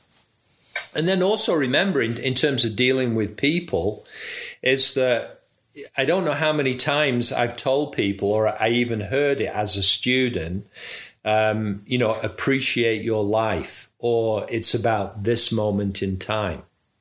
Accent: Manchester, North West England, United Kingdom; even if I say, you know, I'm from Manchester, on one level it's true

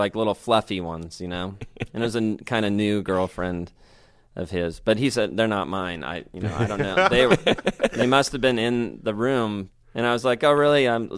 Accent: United Kingdom; for some reason I said that and just being British.

